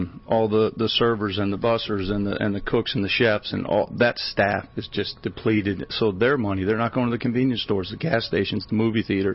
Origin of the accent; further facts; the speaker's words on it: Florida, United States; I grew up in South Florida eating Gulf seafood, cooking Gulf seafood, scuba diving, sailing, jet skiing